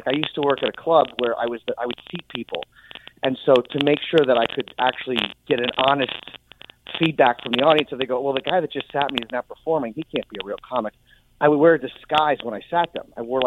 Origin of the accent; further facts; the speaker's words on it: New Orleans, Louisiana, United States; I grew up in New Orleans, as mm-hmm. most Jews are from. And, yeah, I grew up eating kosher jambalaya and matzo ball gumbo.